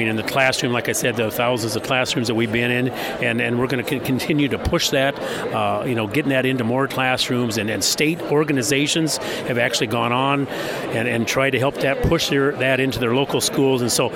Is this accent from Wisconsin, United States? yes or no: no; Mitchell, South Dakota, United States; from Mitchell, South Dakota